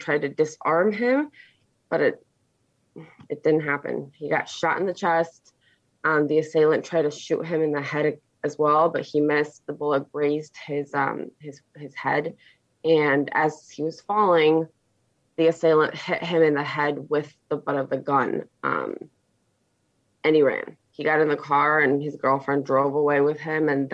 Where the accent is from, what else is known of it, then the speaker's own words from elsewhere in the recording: Chicago, Illinois, United States; moved away as an adult; I grew up in Chicago, and we ran away from Chicago back in 2013 when the crime started getting bad.